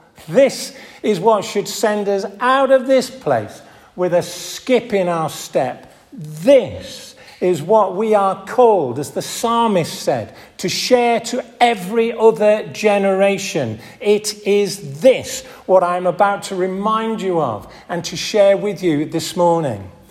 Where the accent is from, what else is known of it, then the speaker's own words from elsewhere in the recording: Hull, Yorkshire and the Humber, United Kingdom; My hometown Hull, fellas used to queue up by the dockside with a black book